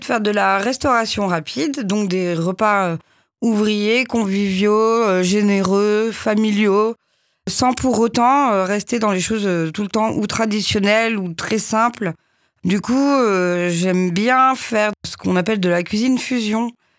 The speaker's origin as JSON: {"language": "French", "town": "Bordeaux", "region": "Nouvelle-Aquitaine", "country": "France", "said": "Je viens de Bordeaux et d'un milieu quand même assez rock'n'roll, en tout cas très musical, très dessiné, très artistique aussi."}